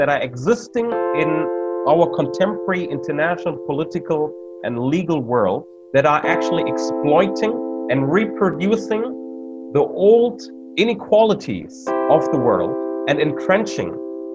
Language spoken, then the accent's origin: English; Germany; English is a second language; I have studied and taught in Germany. I was born and raised in Germany. I'm one of those new Germans who came to the surface of this planet. My father and my mother came to Germany in the 80s as refugees.